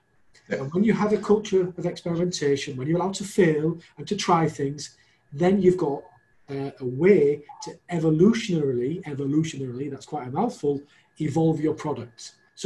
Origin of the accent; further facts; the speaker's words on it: Yorkshire and the Humber, United Kingdom; But I definitely am from Yorkshire, and that's why accent is slightly different.